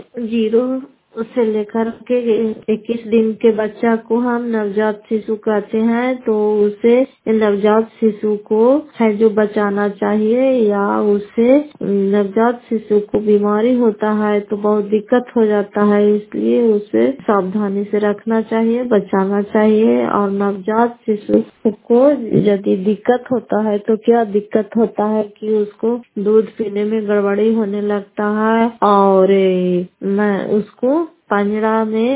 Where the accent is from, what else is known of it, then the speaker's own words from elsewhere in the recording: Fatehpur, Bihar, India; घर फतेहपुर, पंचायत मकरौता, जिला नालंदा और कराय पसराय प्रखंड की निवासी हूँ।